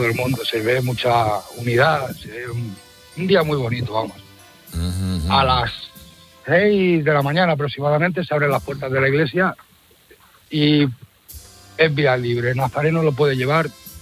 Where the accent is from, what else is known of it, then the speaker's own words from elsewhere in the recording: Priego de Córdoba, Andalusia, Spain; le llamo por la Semana Santa de mi pueblo, que es Priego de Córdoba